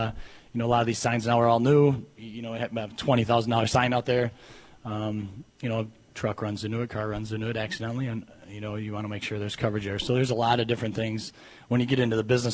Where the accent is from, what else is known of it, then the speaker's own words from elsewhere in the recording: Jackson, Michigan, United States; I work kind of from home. I'm originally from Jackson, so I'm in Jackson all day long, all the time.